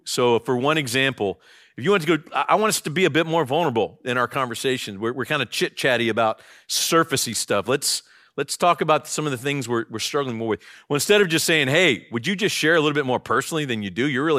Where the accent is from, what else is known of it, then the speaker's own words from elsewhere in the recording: United States; Like, I'm an American, but if somebody comes to me and say, will you be my friend?